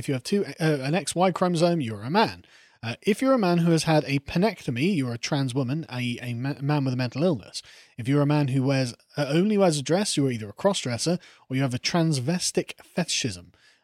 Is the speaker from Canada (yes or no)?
no; England, United Kingdom; I love England and being English, and I want to do my part to perpetuate that.